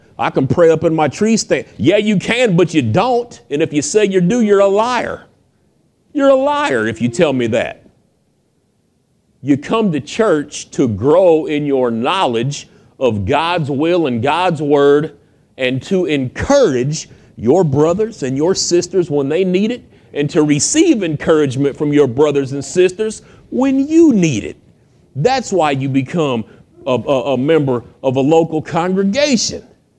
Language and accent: English; United States; I mean, I'm an American. I speak English.